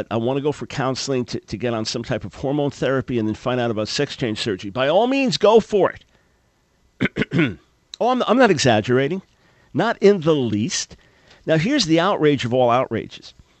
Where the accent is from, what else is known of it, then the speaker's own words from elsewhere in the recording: New York, United States; Just growing up in New York